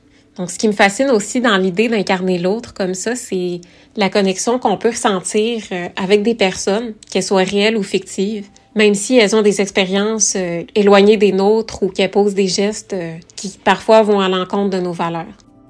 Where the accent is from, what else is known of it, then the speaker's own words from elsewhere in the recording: Chicoutimi, Quebec, Canada; now in Montreal, Canada; Avant d'emménager à Montréal, j'ai grandi à Chicoutimi, une ville où il y avait très peu de diversité à l'époque.